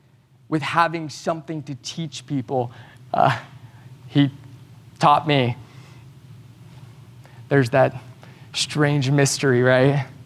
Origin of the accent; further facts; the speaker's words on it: Livermore, California, United States; I'm from Livermore.